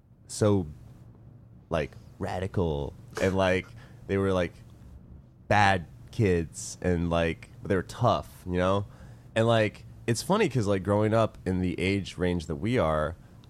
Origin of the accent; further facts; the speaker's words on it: Pittsburgh, Pennsylvania, United States; when I grew up in Pittsburgh. The neighborhood I lived in, there was a lot of skateboarders, right?